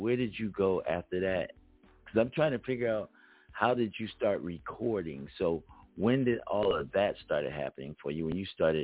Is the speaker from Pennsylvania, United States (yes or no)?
yes; Philadelphia, Pennsylvania, United States; because growing up in Philadelphia, and I used to play at a place